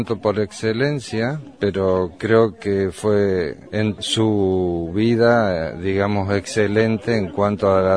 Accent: Argentina; born there; Personalmente nací en Argentina, en una república maltratada muchas veces

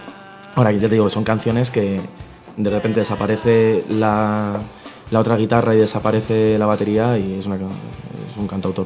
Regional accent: Rivas-Vaciamadrid, Community of Madrid, Spain; yo soy de Rivas, nací en Madrid, vivo allí.

